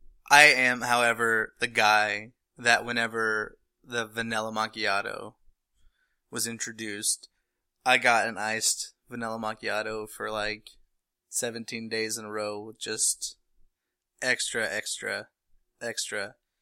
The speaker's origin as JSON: {"language": "English", "region": "North Carolina", "country": "United States", "said": "I'm from North Carolina, but it just... comes out every now and then"}